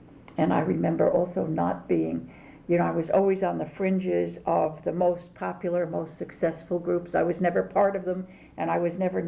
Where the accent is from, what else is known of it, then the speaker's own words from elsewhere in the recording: Brooklyn, New York, United States; born there; I was born in Brooklyn, New York in 1935, December 6th, 1935, a long time ago. And, I come from a working class family.